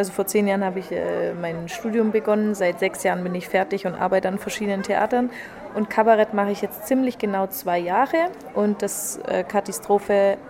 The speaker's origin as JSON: {"language": "German", "town": "Ulm", "region": "Baden-Württemberg", "country": "Germany", "said": "ich komme aus Ulm"}